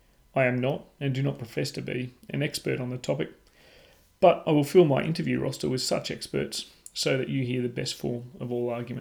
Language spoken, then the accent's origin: English; Australia; accent: Australian; I'm your host … you can probably guess from the accent, I'm an Aussie.